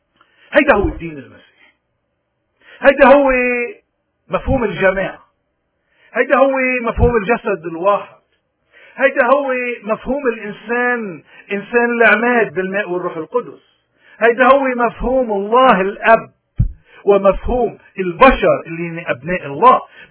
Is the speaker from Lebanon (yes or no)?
yes; Lebanon; خصوصا كلبنانيين كنا بلبنان أو ببلاد الاغتراب